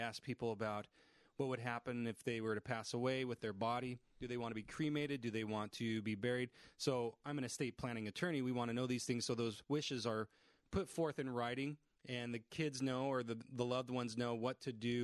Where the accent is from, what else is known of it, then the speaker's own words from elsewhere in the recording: Willcox, Arizona, United States; also born or lived in Basin City, United States; And then ultimately, he moved the family down to Wilcox, Arizona. And that's where I really grew up. I consider that's where I grew up.